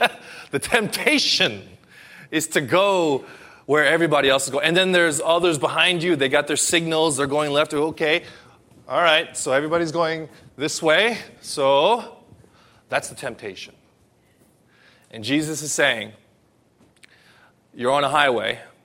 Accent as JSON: {"language": "English", "town": "Los Angeles", "region": "California", "country": "United States", "tie": "born or raised there", "said": "So, I grew up in Los Angeles, and I had a friend who works in Hollywood at a TV station"}